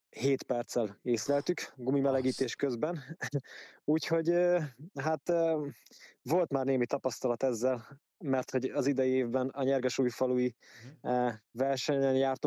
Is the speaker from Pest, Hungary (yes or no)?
no; Eger, Heves, Hungary; Hogy erről a környékről származunk, mert nekem az első élmények azok az egri legendás, nekem számomra legendás rajtszeremóniák.